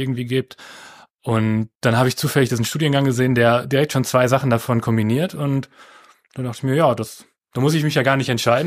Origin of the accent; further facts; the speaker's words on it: Paderborn, North Rhine-Westphalia, Germany; Ich komme aus Paderborn, deswegen war es so ein bisschen, ich hatte auch Lust irgendwie, ja, wieder so ein bisschen in die Heimat zurückzugehen.